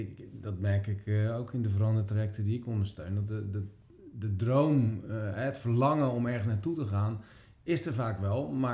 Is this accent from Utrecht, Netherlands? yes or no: yes; Leersum, Utrecht, Netherlands; Ik kom zelf uit Leersum.